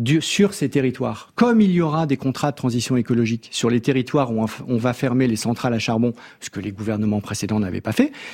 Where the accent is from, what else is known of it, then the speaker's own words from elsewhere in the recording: Hauts-de-France, France; Parce que moi, je viens du nord de la France.